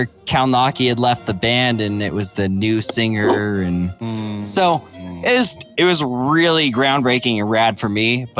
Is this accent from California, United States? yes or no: no; Carson City, Nevada, United States; back in the day when I was in Carson, because I grew up in Carson City, we had a place above Java Junk.